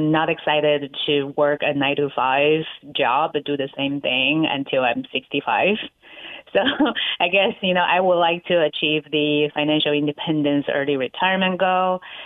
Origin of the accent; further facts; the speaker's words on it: China; now in United States; Just because, growing up in China, everybody save money and then want to put into real estate.